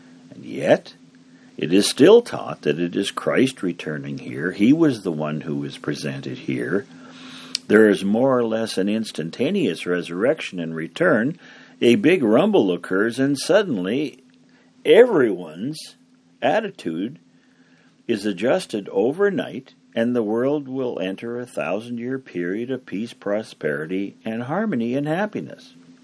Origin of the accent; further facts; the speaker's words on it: the Prairies, Canada; at least in the part of the world I grew up in here on the Canadian prairies